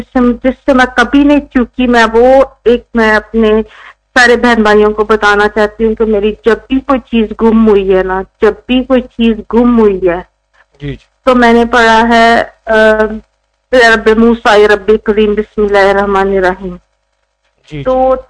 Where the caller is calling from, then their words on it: New Zealand; میں New Zealand سے بول رہی ہوں.